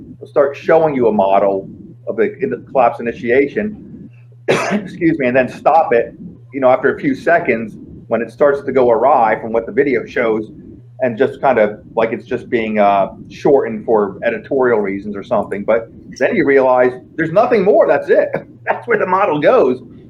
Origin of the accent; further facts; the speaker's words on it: United States; just as a person, and as an American, as a veteran, and as an engineer.